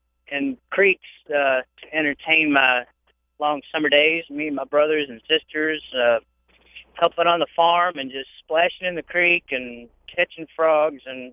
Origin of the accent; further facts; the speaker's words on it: Kentucky, United States; You know, growing up in Kentucky, it's kind of odd.